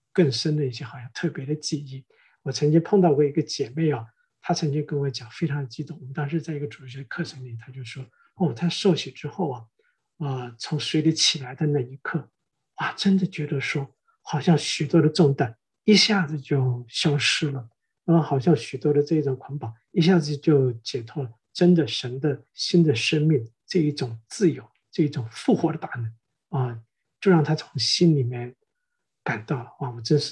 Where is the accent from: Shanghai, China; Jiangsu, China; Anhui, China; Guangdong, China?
Jiangsu, China; 不管我们说我们从哪里来的，我是从中国江苏来的